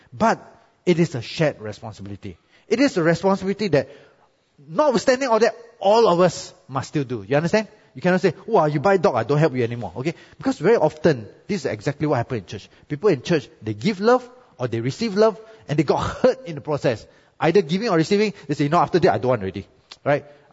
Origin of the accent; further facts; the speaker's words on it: Malaysia; My salary is very low because I'm Malaysian, no CPF, no 13 month.